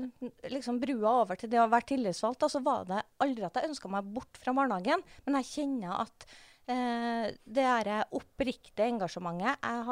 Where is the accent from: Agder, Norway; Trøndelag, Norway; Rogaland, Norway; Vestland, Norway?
Trøndelag, Norway; som trønder og vant til litt andre temperaturer.